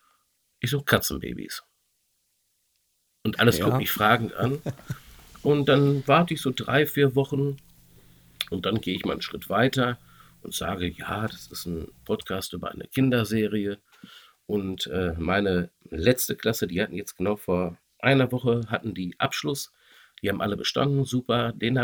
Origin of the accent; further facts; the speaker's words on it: North Rhine-Westphalia, Germany; ich bin ja Sauerländer ursprünglich und 42 Jahre alt.